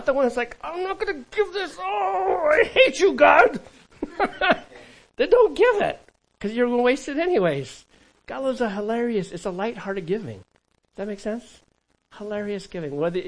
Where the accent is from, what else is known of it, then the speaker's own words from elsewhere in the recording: California, United States; I read my growing up in California